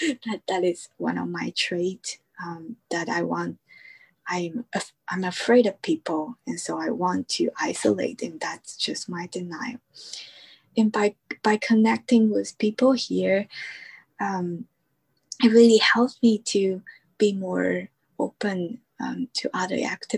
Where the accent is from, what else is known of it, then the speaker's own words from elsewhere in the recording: Taiwan; English is a second language; now in United States; And I grew up in Taiwan